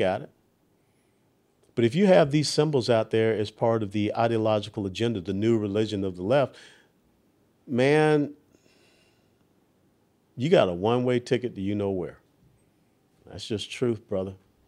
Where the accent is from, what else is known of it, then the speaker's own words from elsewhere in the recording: Atlanta, Georgia, United States; Yeah, you, back in Atlanta, my hometown.